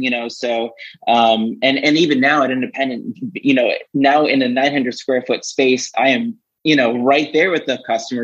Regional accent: Georgia, United States; And even though I grew up in Georgia, I had really never spent any time in Athens.

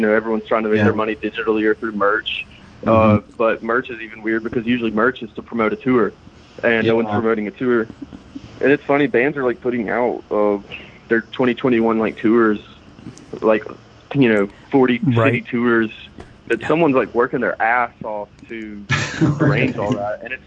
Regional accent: Jackson, Mississippi, United States; now in Hattiesburg, United States; I'm from Jackson, which is, I mean, like 2 hours north. But I'm living in Hattiesburg for school right now.

